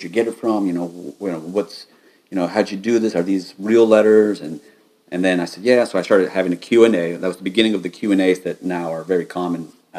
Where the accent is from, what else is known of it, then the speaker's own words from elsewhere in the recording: United States; being an American, going to Scotland